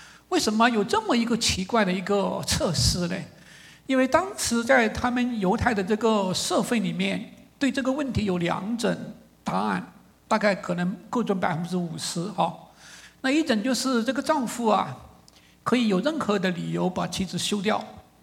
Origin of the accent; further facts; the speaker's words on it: China; 像我们中国人就说，哎呀，要自主开发所有的事情，不要被别人卡脖子，对吧？